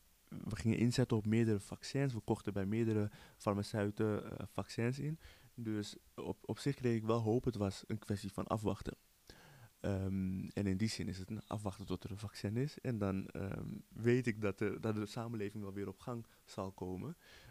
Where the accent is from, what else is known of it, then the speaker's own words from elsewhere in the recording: Netherlands; we zijn Nederland, we zijn Nederlanders, maar de grenzen vervagen.